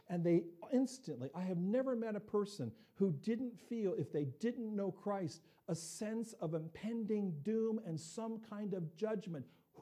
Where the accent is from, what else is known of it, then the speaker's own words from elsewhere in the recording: Wapakoneta, Ohio, United States; I'm originally from Wauppauk, Ohio, a small farming community.